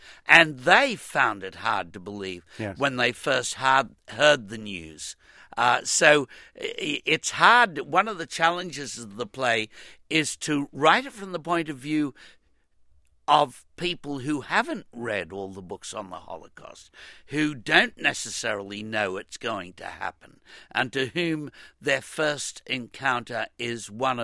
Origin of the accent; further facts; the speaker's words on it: Australia; I'm an Australian